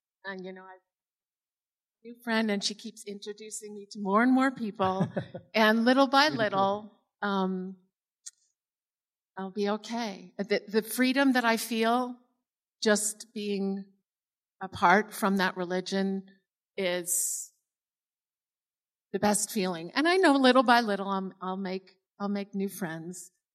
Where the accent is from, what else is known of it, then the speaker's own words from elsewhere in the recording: New York City, New York, United States; And I grew up in New York City, where it's a melting pot, and you know, you're around all different types of people.